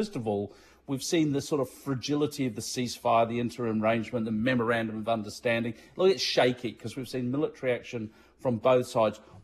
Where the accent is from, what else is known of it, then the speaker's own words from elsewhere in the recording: Manchester, North West England, United Kingdom; Born and raised. Born and raised in Manchester.